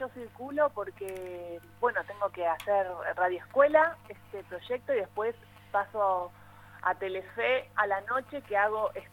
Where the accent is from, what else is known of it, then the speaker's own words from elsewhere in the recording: Río Gallegos, Santa Cruz, Argentina; me crié en la Patagonia, o sea que viví la guerra de alguna manera, pero en Río Gallegos y tapando, claro, poniendo la frazada. Yo tenía 5 años